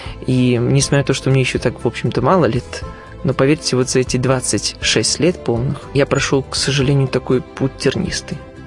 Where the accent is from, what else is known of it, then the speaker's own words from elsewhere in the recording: Belarus; я из Беларуси, я из деревни, и тем горжусь.